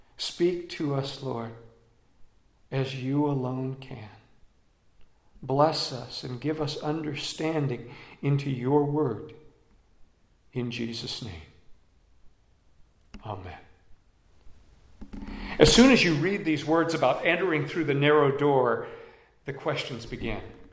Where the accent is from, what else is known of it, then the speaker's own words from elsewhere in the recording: California, United States; born there; too far from where I was born in San Diego County, California